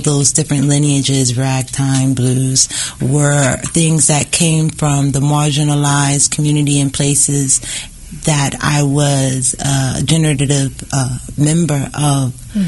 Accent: St. Louis, Missouri, United States; I grew up in a couple of places, mm-hmm. but I mainly had some of my formative years in arts happened in St. Louis, Missouri.

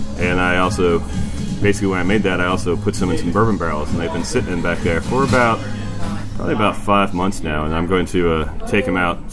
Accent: Cincinnati, Ohio, United States; I'm from Cincinnati, so I was looking at closer to Cincinnati.

